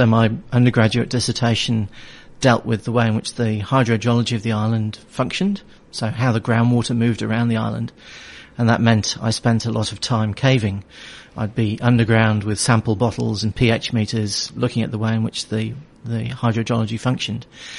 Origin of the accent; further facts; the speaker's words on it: Great Ayton, Yorkshire and the Humber, United Kingdom; now in New Zealand; Well, I was born in Yorkshire and spent most of my life in Yorkshire as a child, living in a village called Great Ayton